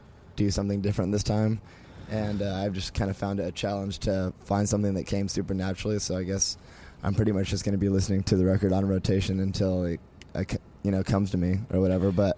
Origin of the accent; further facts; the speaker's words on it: San Diego, California, United States; We, we're from San Diego, so we had these starting point shows in Riverside and Los Angeles